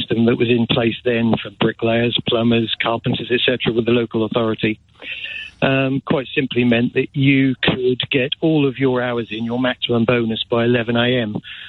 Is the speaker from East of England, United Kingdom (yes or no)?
yes; Norwich, East of England, United Kingdom; try Norwich. I'm actually from Norwich.